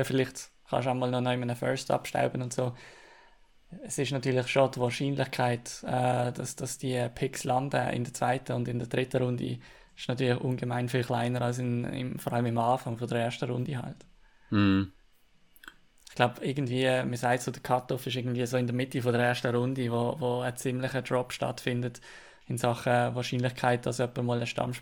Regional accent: Switzerland; wo wir als Schweizer natürlich ja, sehr spannend und sehr genau verfolgen

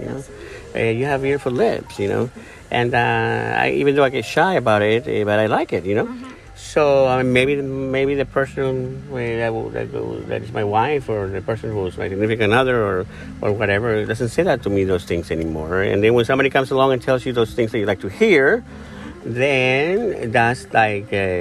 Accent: Ecuador; I am from Ecuador, and so that alone, I'm from another country, so that gives a different perspective.

